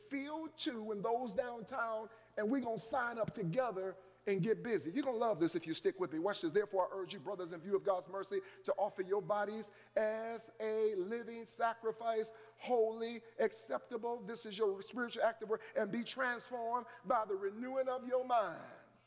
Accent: Cleveland, Ohio, United States; I'm from Longwood. They tore Longwood down.

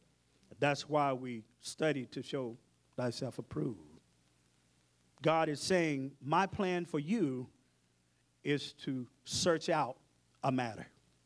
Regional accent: Dallas, Texas, United States; also born or lived in Sacramento, California; I came all the way from Dallas, Texas, went to Sacramento, California, went to Gina, and came here

